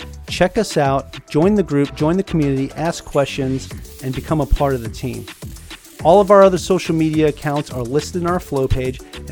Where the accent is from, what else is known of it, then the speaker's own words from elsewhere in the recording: Long Island, New York, United States; Lacrosse was huge where I grew up too on Long Island.